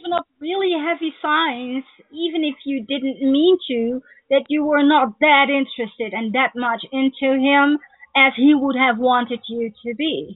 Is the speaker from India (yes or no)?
no; Netherlands; I'm not from USA. I'm from the Netherlands. I live in Europe, okay?